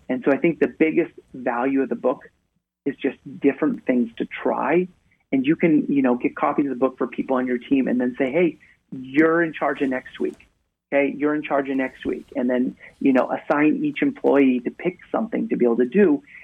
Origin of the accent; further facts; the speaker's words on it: Maine, United States; I can be prouder to be in my home state of Maine and on the air there first.